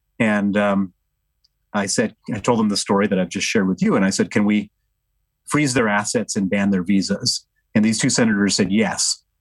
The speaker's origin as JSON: {"language": "English", "country": "Australia", "said": "as an Australian."}